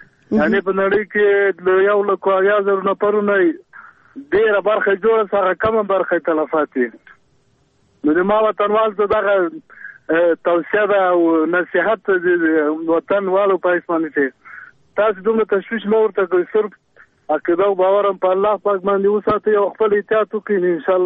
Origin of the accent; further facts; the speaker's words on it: Logar, Afghanistan; زه خپله د لوګر ولایت یم، کلی مو هملته ده.